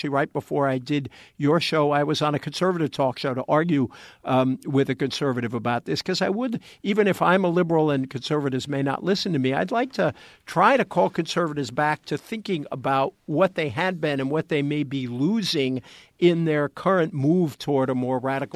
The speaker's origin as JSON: {"language": "English", "region": "East Coast", "country": "United States", "tie": "born or raised there", "said": "In fact, I grew up on the East Coast, but I have always hated that term, flyover country or Jesus land."}